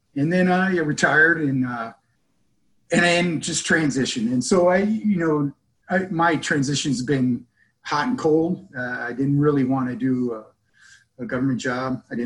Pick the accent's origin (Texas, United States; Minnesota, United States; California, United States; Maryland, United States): Maryland, United States; Fort Meade; also born or lived in Germany; I was of an Army brat. I was born in Germany. My dad was stationed over there and settled in Maryland for his final assignment before he retired.